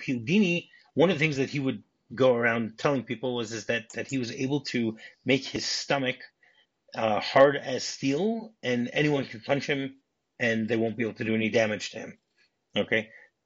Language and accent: English; Detroit, Michigan, United States; And then a few days later, he was in Detroit, my hometown, doing a show there.